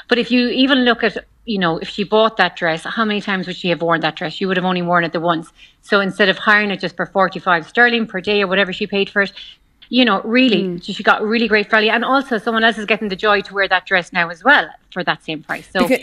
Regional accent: Ireland; I think as Irish, do we like to buy stuff anyways, with our mindset

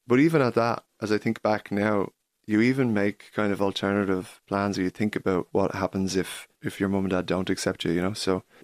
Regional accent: Dublin, County Dublin, Ireland; You know, we grew up in Harold's Cross, beautiful place to grow up, played football. It's a nice location in Dublin. It's kind of between the posh side of Dublin and the more working class side of Dublin as well.

